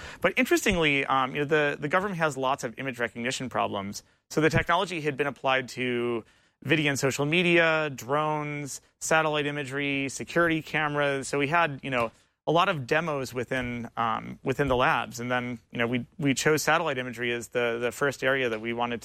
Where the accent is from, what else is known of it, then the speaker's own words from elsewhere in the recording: Buffalo, New York, United States; I grew up in Buffalo, then came to Stanford and studied philosophy